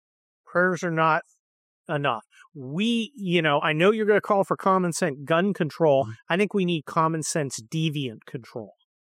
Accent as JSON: {"language": "English", "town": "San Mateo", "region": "California", "country": "United States", "tie": "born or raised there", "said": "I grew up in San Mateo, right? Which is next to San Francisco. And my mom was an elected official in San Mateo."}